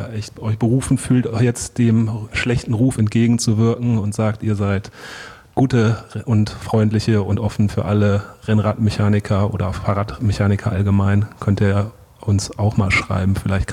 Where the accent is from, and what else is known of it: Cologne, North Rhine-Westphalia, Germany